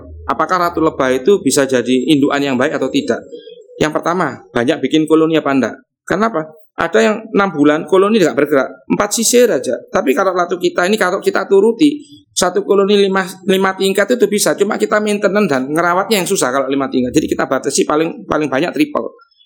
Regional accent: Banyuwangi, East Java, Indonesia; now in Surabaya, Indonesia; Saya lahir besar di Banyuwangi.

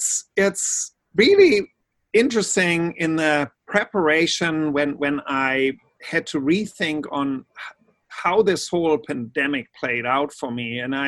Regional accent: North Rhine-Westphalia, Germany; also born or lived in Buffalo, New York; now in New Orleans, United States; I was actually born in Buffalo, New York, but then grew up in Germany near Düsseldorf. That's where I grew up.

